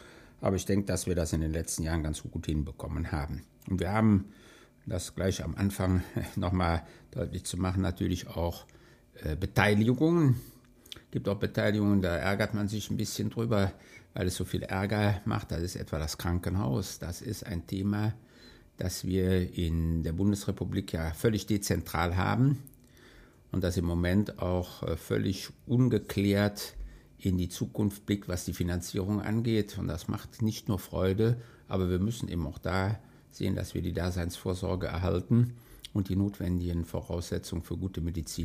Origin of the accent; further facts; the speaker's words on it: Troisdorf, North Rhine-Westphalia, Germany; also zum einen komme ich aus Troisdorf-Müllekofen, das ist der kleinste Ort in Troisdorf